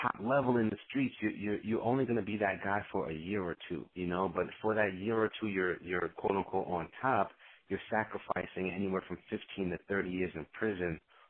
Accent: Stamford, Connecticut, United States; also born or lived in Port-au-Prince, Haiti; I was born in Port-au-Prince, Haiti, and raised in Stamford, Connecticut, and I was blessed to have both of my parents in my life.

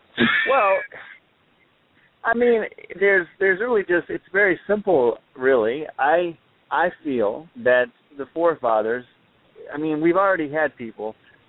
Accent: United States; I'm an American, so I'm going to say, oh, I have this freedom.

